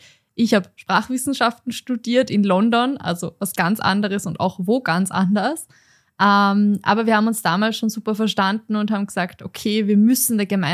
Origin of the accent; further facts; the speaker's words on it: Upper Austria, Austria; now in Vienna, Austria; Ich bin keine gebürtige Wienerin, sondern komme aus Oberösterreich